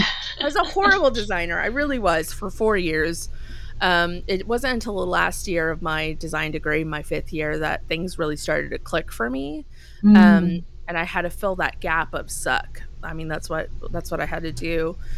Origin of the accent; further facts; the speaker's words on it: Mexico; because I grew up in Mexico, when I was 10, I had to take the TOEFL exam